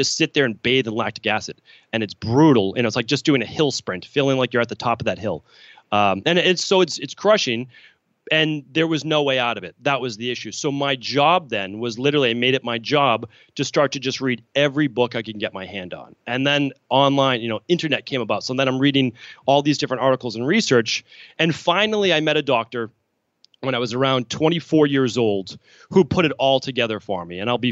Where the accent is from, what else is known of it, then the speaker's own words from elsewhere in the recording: Medford, Massachusetts, United States; growing up in Medford, Massachusetts, which is right outside of Boston